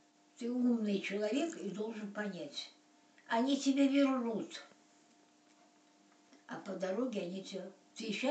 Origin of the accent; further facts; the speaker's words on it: Buynaksk, Dagestan, Russia; Она говорит, откуда вы? Я говорю, из Дагестана. Да? А какой город? Я говорю, Буйнакск.